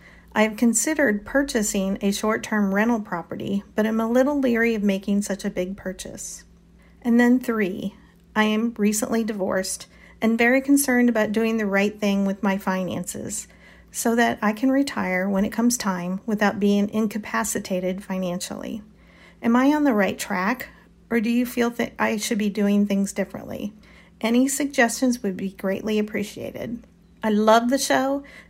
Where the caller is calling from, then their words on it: Toledo, Ohio, United States; I'm from Toledo, Ohio.